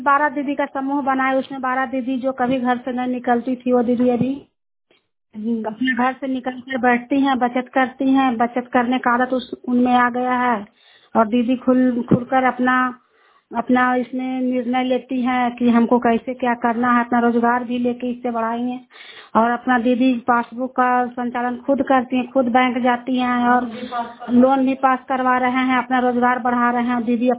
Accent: Pathaura, India; मैं पथौरा गांव के रहने वाली हूँ।

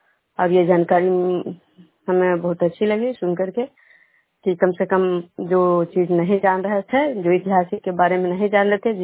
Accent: Bishnupur, Bihar, India; मैं विष्णुपुर ग्राम खजरा पंचायत नालंदा जिला नवनसा प्रखंड की निवासी हूँ।

